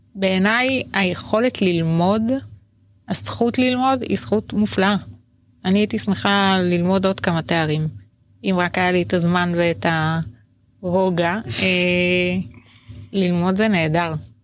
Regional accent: Holon, Tel Aviv District, Israel; כי גדלתי במשפחה ממוצעת, כזה מעמד ביניים, בחולון, לא בסביון

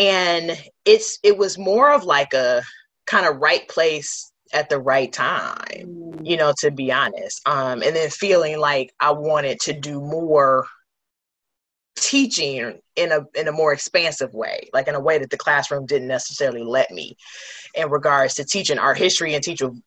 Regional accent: Detroit, Michigan, United States; I'm originally from Detroit, and I didn't visit the DIA for the first time until I was almost 25

